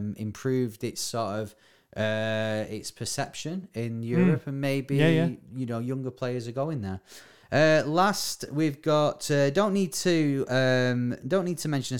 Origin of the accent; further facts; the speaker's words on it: Bury, North West England, United Kingdom; because he's from my hometown, Bury, Phil Neville